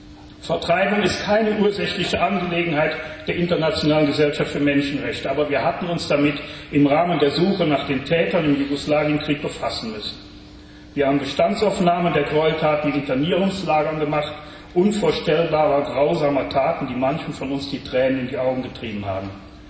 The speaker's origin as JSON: {"language": "German", "town": "Unkel", "region": "Rhineland-Palatinate", "country": "Germany", "tie": "born or raised there", "said": "Ich bin 1951 im Rheinland geboren, in dem kleinen idyllischen Weinstädtchen Unkel, etwa 20 Kilometer südlich von Bonn."}